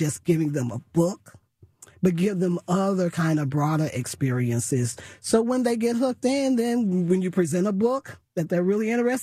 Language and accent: English; St. Louis, Missouri, United States; So my parents, we grew up in the Jeff Vanderloo community, which has always been a working class community and a huge concentration of folks that are just growing up in poverty. I attended Dunbar Elementary School, which is part of the St. Louis public school system.